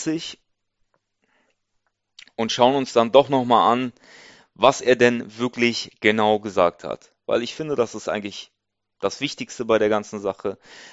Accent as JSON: {"language": "German", "country": "Germany", "tie": "born or raised there", "said": "Ich bin in der BRD aufgewachsen"}